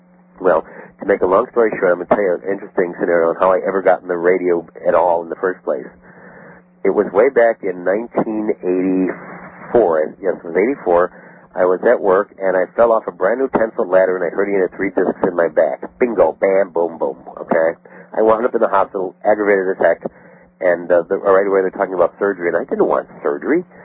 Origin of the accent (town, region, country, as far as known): Chicago, Illinois, United States; born or raised there